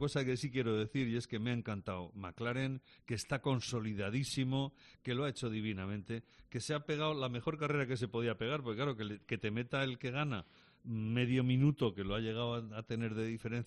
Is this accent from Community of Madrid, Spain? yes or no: yes; Madrid, Community of Madrid, Spain; yo soy muy madrileño